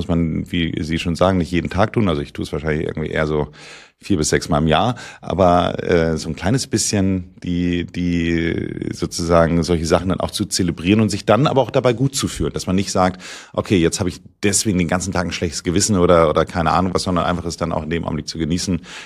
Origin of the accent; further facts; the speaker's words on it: Hamburg, Germany; ich bin ja Hamburger